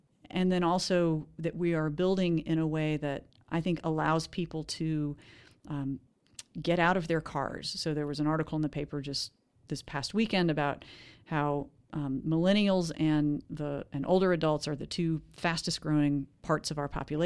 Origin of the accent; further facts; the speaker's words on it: Atlanta, Georgia, United States; now in Asheville, United States; So I came from Atlanta, Georgia. I'm an Atlanta native, but Atlanta is a really big city.